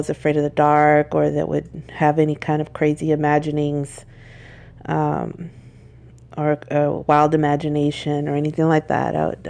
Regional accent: Texas, United States; I'm from North Texas

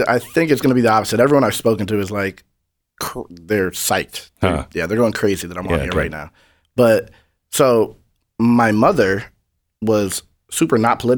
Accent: New Hampshire, United States; I'm from New Hampshire. It's like 95% white.

